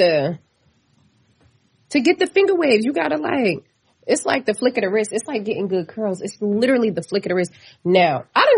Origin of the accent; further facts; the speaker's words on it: California, United States; Now, growing up in California, DD's and Ross was in the early 2000s